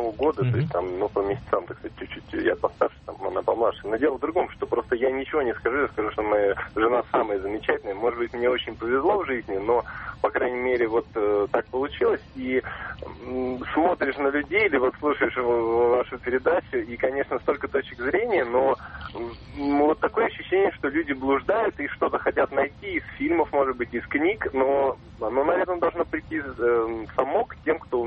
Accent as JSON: {"language": "Russian", "region": "Moscow", "country": "Russia", "tie": "born or raised there", "said": "я родился и прожил в Москве вот до своего возраста."}